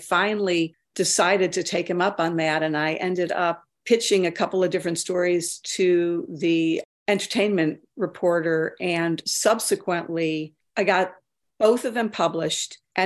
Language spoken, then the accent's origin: English; Cleveland, Ohio, United States; I'm from Cleveland.